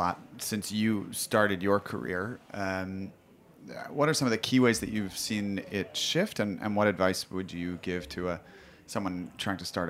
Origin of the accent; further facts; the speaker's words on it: New York, United States; I'm a New Yorker.